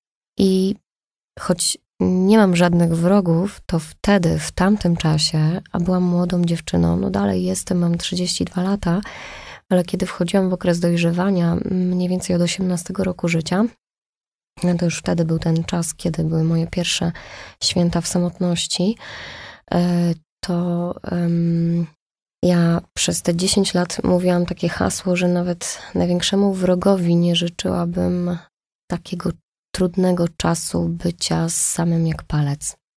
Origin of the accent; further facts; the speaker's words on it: Beskids, Poland; Bo ja w ogóle pochodzę z gór. Jestem tak w połowie góralką. Moja mama jest rodowitą góralką. Pochodzimy z Beskidów.